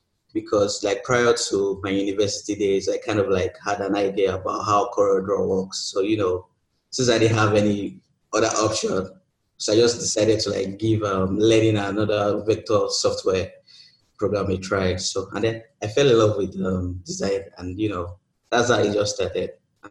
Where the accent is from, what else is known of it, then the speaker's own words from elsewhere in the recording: Ogun, Nigeria; Okay, so once again … I'm from Nigeria. I'm from Ogun State. That's the west side of Nigeria.